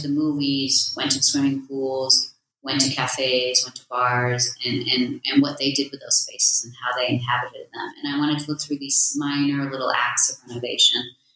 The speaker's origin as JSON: {"language": "English", "country": "United States", "tie": "born or raised there", "said": "My parents were immigrants to America. I grew up in the States. I am diasporic to South Africa and I'm still struggling with that."}